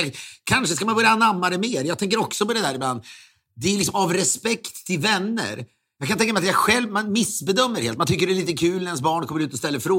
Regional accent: Köping, Västmanland County, Sweden; som pappa och mamma har hemma i Köping

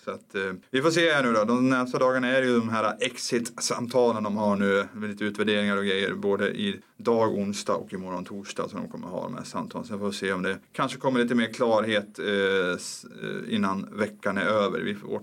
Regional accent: Örebro, Örebro County, Sweden; än vad jag hade haft hemma i Örebro

